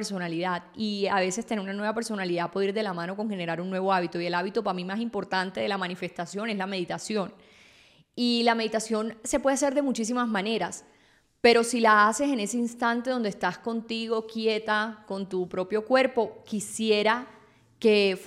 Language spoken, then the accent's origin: Spanish; Colombia; me ha enseñado muchas cosas sobre cómo ha sido la historia en mi país, en Colombia, porque a mí no me tocó vivir la guerrilla ni nada de estas cosas